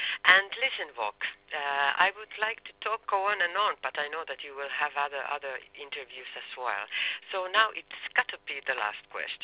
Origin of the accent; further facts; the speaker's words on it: Finland; now in Italy; but I'm from Finland, but I'm living in Italy